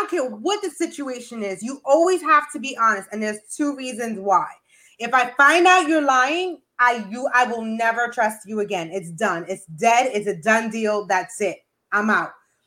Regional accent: New York, United States; See, I come from, you know, I was born and raised in the Bronx. I am of Hispanic descent

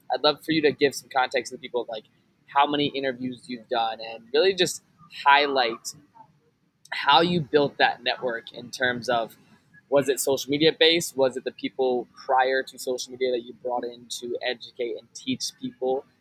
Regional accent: Richmond, Virginia, United States; By chance, what part of Virginia were you in? Because I'm actually from Richmond.

